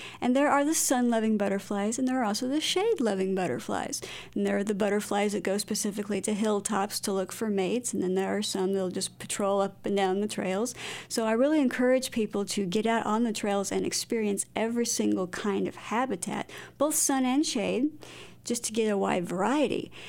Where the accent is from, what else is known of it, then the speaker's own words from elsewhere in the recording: Iowa, United States; And I grew up in Iowa, where we had some very hard winters